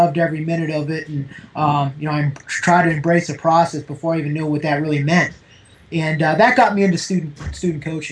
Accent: Pittsburgh, Pennsylvania, United States; I grew up in Pittsburgh. I played in inner city high school, played football there.

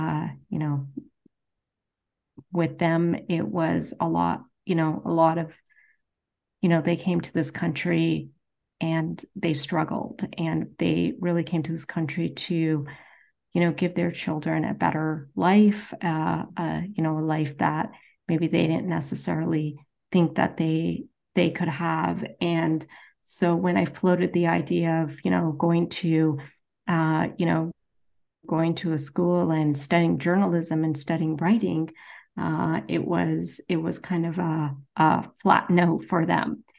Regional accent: Canada; also born or lived in India; So I was born in India and I migrated to Canada with my parents in the early 70s.

